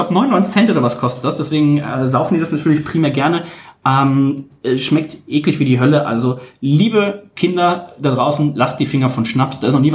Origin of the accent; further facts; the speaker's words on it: Wermelskirchen, North Rhine-Westphalia, Germany; born there; von einer Brauerei aus meiner Geburtsstadt Wermelskirchen probieren